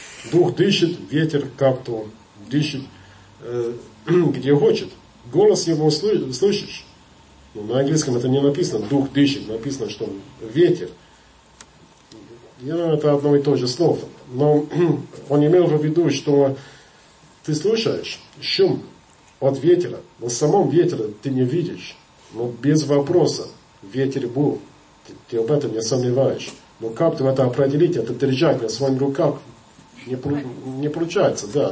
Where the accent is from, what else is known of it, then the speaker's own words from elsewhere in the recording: England, United Kingdom; Russian is a second language; я англичанин